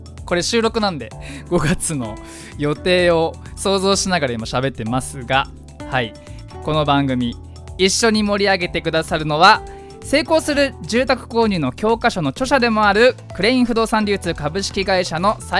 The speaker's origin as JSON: {"language": "Japanese", "town": "Fujisawa", "region": "Kanagawa", "country": "Japan", "said": "藤沢出身の俳優タレントとして活動する"}